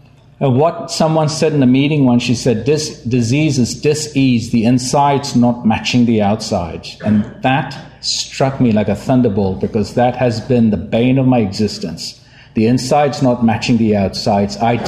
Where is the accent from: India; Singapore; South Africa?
India; yes, I am originally from India.